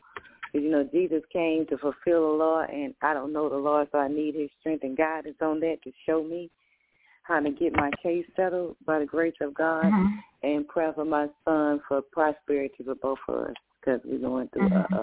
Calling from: Houston, Texas, United States; I'm calling from Houston.

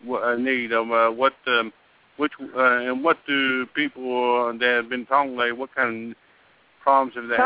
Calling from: West Virginia, United States; Oh, I'm the pest from West Virginia.

